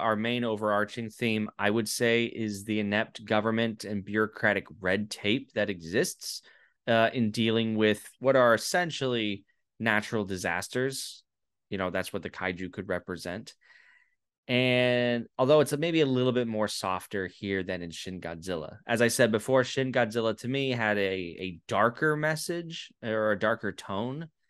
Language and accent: English; United States; Maybe it's because like me as an American who don't have access to this stuff as much as domestic Japanese audiences